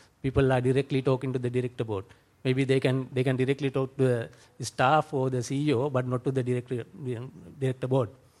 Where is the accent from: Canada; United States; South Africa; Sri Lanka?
Sri Lanka; English is a second language; first time fellow